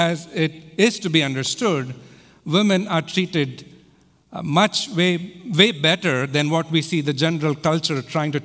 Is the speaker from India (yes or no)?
yes; India; Many of you know I grew up in India.